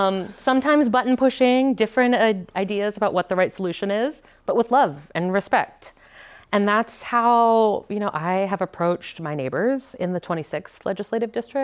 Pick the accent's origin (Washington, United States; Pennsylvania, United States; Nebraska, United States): Washington, United States; Port Orchard; Well, I grew up across the Tacoma Narrows Bridge on the Kitsap Peninsula. I grew up in Port Orchard and the house my mom grew up